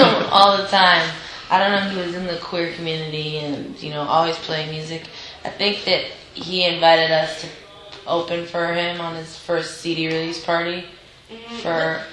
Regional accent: Toronto, Ontario, Canada; I grew up in Queen West in downtown Toronto, and I'd never moved in my entire life. I've traveled a lot, but never moved.

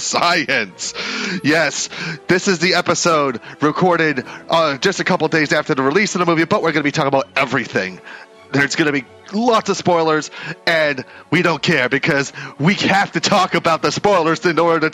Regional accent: Boston, Massachusetts, United States; I'm from Boston. You know our accents are funny.

